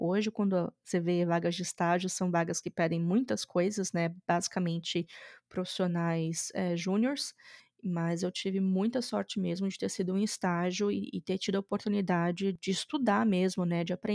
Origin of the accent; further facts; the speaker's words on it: Espírito Santo, Brazil; eu sou do Espírito Santo, né? Eu fiz a faculdade lá em Vitória